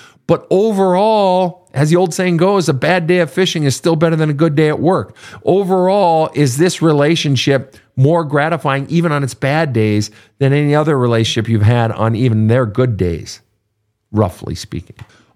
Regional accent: Minnesota, United States; Some of the best have been done at the University of Minnesota, my home state.

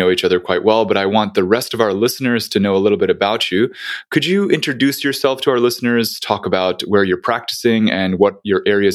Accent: Dallas, Texas, United States; I'm a radiologist from Dallas, Texas.

